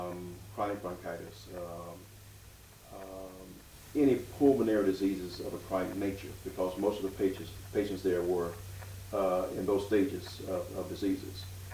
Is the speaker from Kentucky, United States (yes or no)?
yes; Bowling Green, Kentucky, United States; I'm from Bowling Green, Kentucky, and I first started school at State Street School, located on the corner of 2nd and State, right across from my residence